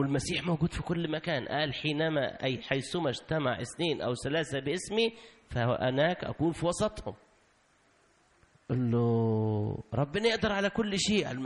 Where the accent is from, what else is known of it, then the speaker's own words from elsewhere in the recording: Egypt; تسألني عن مصر أقول لك كل حاجة عن مصر لأن أنا راجل مصر